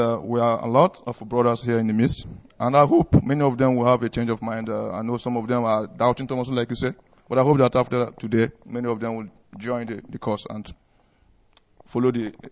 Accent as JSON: {"language": "English", "town": "Enugu Ezike", "region": "Enugu State", "country": "Nigeria", "said": "I'm from Enugu Ezike in Nsukka. And Nsukka is in Enugu State of Biafra land."}